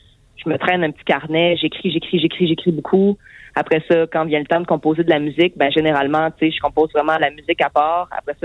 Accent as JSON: {"language": "French", "region": "Quebec", "country": "Canada", "said": "la musique populaire que je viens de la Beauce aussi"}